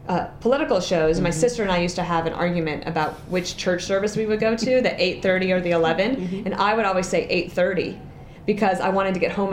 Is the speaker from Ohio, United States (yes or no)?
no; Wyoming, United States; And when I say, no, I grew up in Wyoming, they think, oh, she knew the Cheneys.